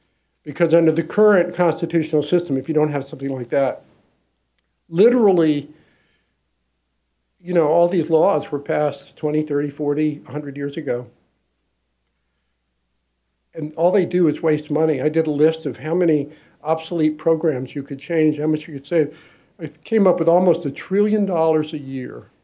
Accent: Kentucky, United States; I grew up in Eastern Kentucky. People in Eastern Kentucky hate Washington.

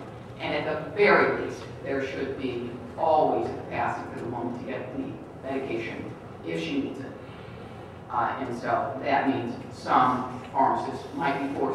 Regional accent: Midwest, United States; I grew up in the Midwest, I've seen a ton of them.

